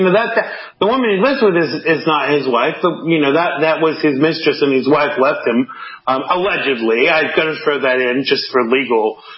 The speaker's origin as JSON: {"language": "English", "region": "New York", "country": "United States", "said": "And what is pleasing to me as a New Yorker is how many New Yorkers that voted for Biden are"}